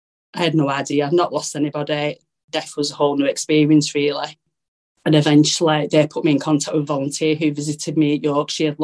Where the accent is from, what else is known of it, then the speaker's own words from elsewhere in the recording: Burnley, North West England, United Kingdom; I was away from my family. We're from Burnley, so were Andrew's family as well.